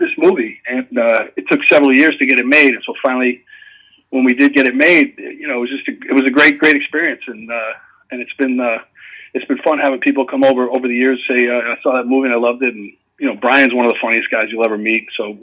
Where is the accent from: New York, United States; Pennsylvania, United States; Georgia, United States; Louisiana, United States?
New York, United States; he's from Boston, I'm from New York, and you know, 9/11 happened